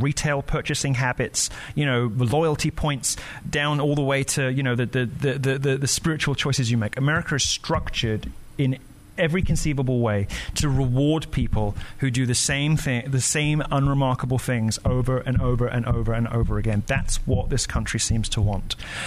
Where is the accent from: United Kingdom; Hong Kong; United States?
United Kingdom; I know, but I'm so British. I hate self-promotion.